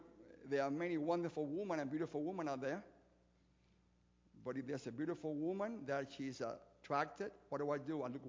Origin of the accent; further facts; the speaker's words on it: Cuba; now in United States; Listen, I came from Cuba as a refugee.